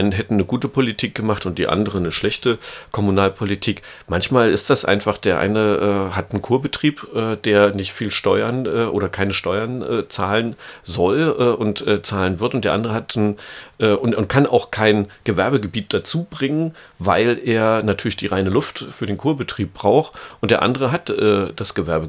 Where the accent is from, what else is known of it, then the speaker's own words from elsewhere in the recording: Brandenburg, Germany; ich bin in der Nähe von Berlin aufgewachsen